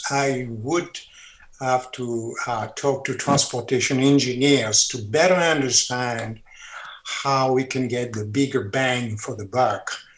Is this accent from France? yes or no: yes; France; accent: French; English is a second language; Well, you know, you can tell by my accent, I'm French.